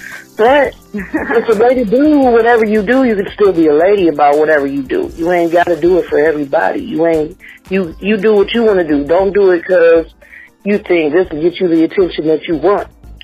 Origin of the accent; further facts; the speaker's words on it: Dallas, Texas, United States; born there; Actually, I'm from Dallas, Texas. I was born in Dallas, Texas. My family is all in Dallas, Texas.